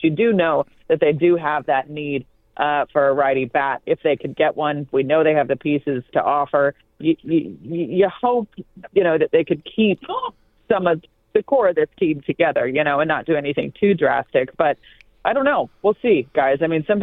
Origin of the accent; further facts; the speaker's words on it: Indiana, United States; I'm a Midwest girl. I was raised in Indiana.